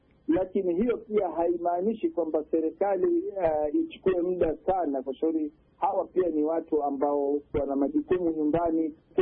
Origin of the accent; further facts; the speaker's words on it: Kenya; Mimi kama mzazi na kama Mkenya